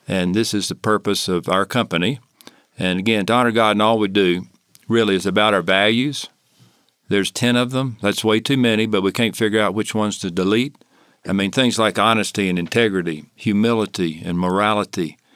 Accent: Chattanooga, Tennessee, United States; Two guys from my hometown, Chattanooga, Tennessee, had the idea of Coke in bottles

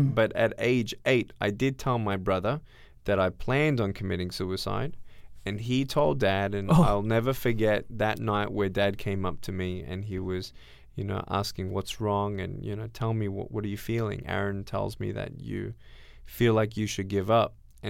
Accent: Australia; born there; I was born in Australia 31 years ago with no arms, no legs.

